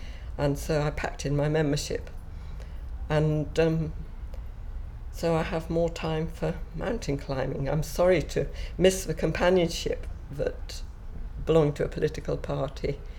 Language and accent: English; St Andrews, Scotland, United Kingdom; I'm 70 and I come from St Andrews, Scotland.